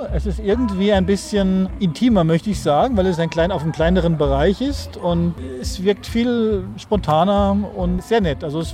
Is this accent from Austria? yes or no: yes; Vienna, Austria; ich komme aus Wien von der österreichischen Landsmannschaft.